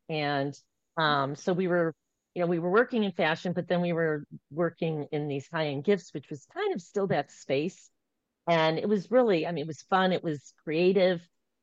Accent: Michigan, United States; I grew up in Michigan. I was in the middle of 6 kids, like the Brady Bunch.

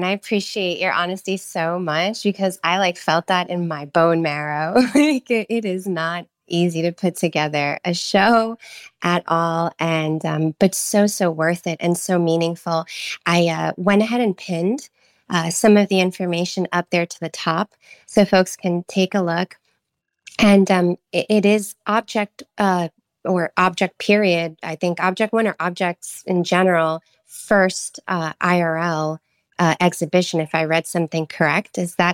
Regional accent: New York, United States; in my hometown of New York. I'm from New York also.

